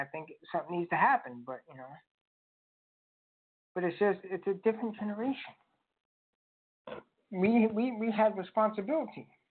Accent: Germany; I come from Germany. I come from post-World War Hitler.

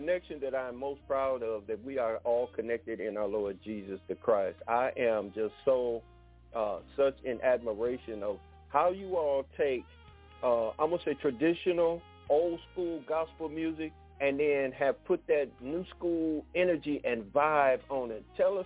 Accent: Detroit, Michigan, United States; also born or lived in the South; now in Pine Bluff, United States; Now, listen, I was born in the South. I had to come back to where I am broadcasting now, Pine Bluff, Arkansas.

